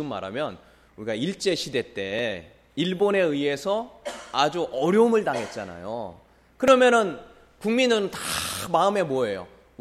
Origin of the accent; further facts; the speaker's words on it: Seosan, South Chungcheong, South Korea; 이제 저는 서산이니까 대전으로 가야 그 농인을 가르치는 학교가 있기 때문에 어릴 때부터 떨어져 지냈어요.